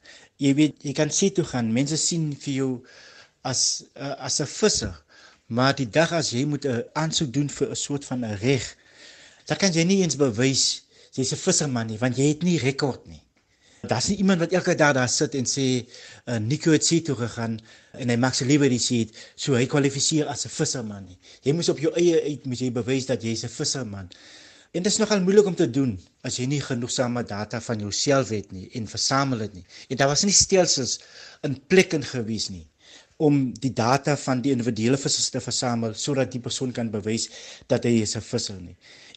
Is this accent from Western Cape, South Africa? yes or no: yes; Lamberts Bay, Western Cape, South Africa; Ek is in 1970 gebore in Lammatsbaai, het hier groot geword, het die skool gegaan in Lammatsbaai. Ons was maar 'n visser familie, gesin. Redelik arm groot geword, maar daar was kos.